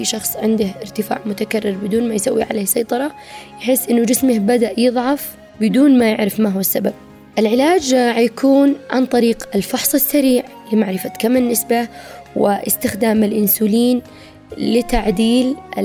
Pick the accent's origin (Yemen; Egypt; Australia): Yemen; وطبعا المصابين اللي عندنا في اليمن يعني أحيانا يوصل للمستشفى يفعل لك فاجعة